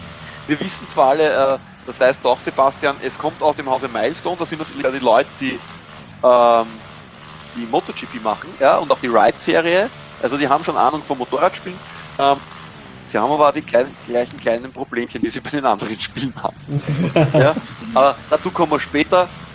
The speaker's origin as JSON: {"language": "German", "country": "Austria", "said": "als Österreicher habe ich mich natürlich für KTM entschieden."}